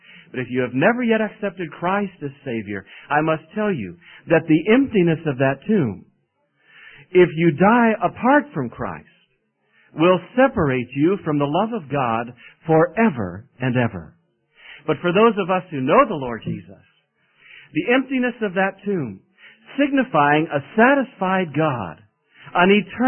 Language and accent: English; South Carolina, United States; Where are you from? We said, South Carolina.